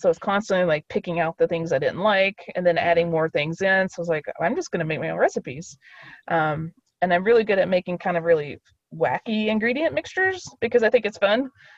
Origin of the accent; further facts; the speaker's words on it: Kentucky, United States; I grew up in Kentucky. I love cheese grits.